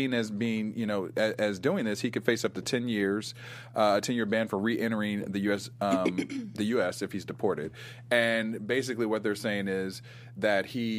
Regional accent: Ohio, United States; also born or lived in New York; I mean, I'm from Ohio, but I lived in New York for a long time. Exactly. So sometimes I say I'm from New York.

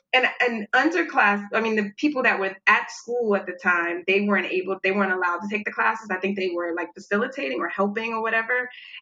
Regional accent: New York, United States; now in Los Angeles, United States; I'm a New Yorker. I like, give me a cab or a train or let me walk.

